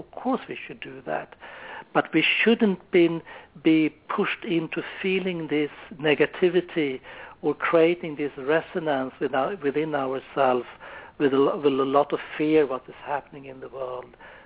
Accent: Sweden; When I grew up in Sweden, and we had practices once a week to go down in the bomb shelter if there was a nuclear explosion, atomic bomb.

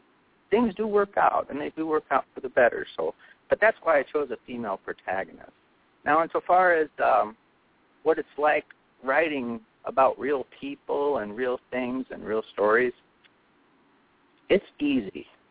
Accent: Gary, Indiana, United States; Well, I grew up in Gary, Indiana, joined the Navy when I was 18

